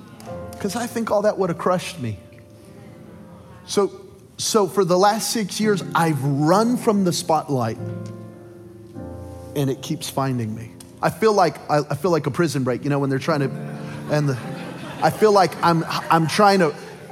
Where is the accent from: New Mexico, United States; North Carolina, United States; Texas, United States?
New Mexico, United States; Belen; I'm from Belen, New Mexico